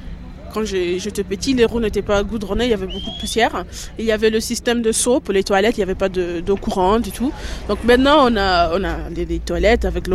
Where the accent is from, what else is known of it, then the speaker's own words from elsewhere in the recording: Soweto, Gauteng, South Africa; Parce qu'en fait, quand on a grandi à Soweto, c'est pas quelque chose qu'on peut enlever.